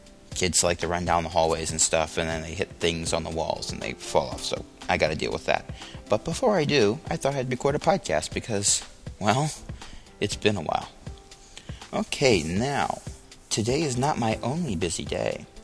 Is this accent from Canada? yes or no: no; Pennsylvania, United States; I'm from Pennsylvania, so it'll be nice to go back to my home state, although I didn't grow up anywhere near Valley Forge.